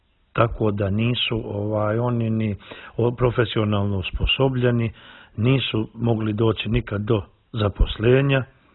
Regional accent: Tuzi, Tuzi Municipality, Montenegro; Dolazim iz Tuzi, to je najmlađa, kao što znate, najmlađa opština u Crnoj Gori i ona ima oko 15.000 stanovnika, od kojih je najveći dio tih stanovnika iz ruralnog područja

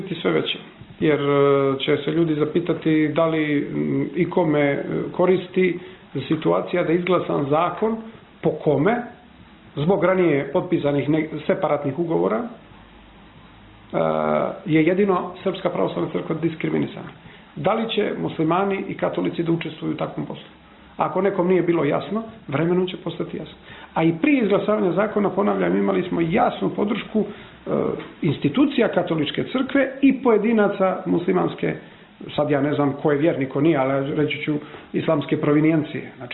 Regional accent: Montenegro; ja sam Crnogorac, ni meni nisu strani ti detalji

